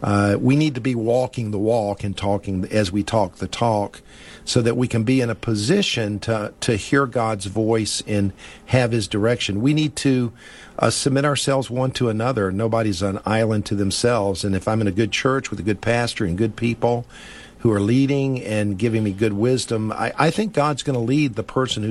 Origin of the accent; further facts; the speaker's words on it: Columbia, South Carolina, United States; I grew up in Columbia, the capital city here, and went to the Citadel